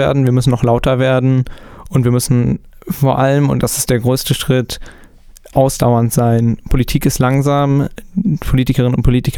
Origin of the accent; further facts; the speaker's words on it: Kiel, Schleswig-Holstein, Germany; In Kiel, wo ich herkomme